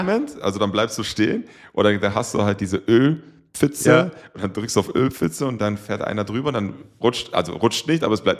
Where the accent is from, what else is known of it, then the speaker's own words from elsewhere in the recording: Würzburg, Bavaria, Germany; natürlich sind wir natürlich stolz darauf als Würzburger, dass diese Jungs dann in dem Team dann mitgespielt haben